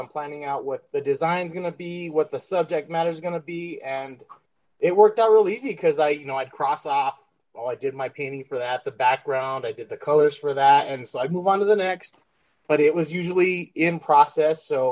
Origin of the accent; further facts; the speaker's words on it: El Paso, Texas, United States; also born or lived in Northridge, California; I wasn't born in El Paso. I was born in Northridge, California. And that's like, oh, it breaks my heart because I wish I was born in El Paso. And, oh, I'm an El Pasoan at heart.